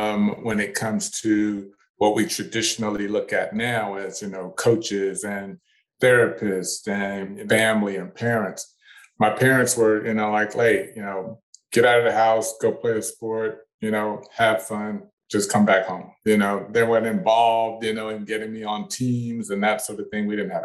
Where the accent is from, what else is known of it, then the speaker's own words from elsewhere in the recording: Texas, United States; Couldn't avoid football in Texas, growing up in Texas.